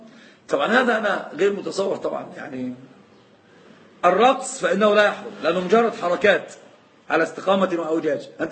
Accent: Aswan, Aswan Governorate, Egypt; ما هو مشهور الآن عندنا في أسوان وفي الصعيد

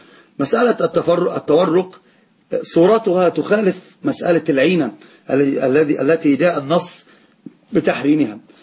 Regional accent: Egypt; عندنا في مصر يسمونها حرق السلعة

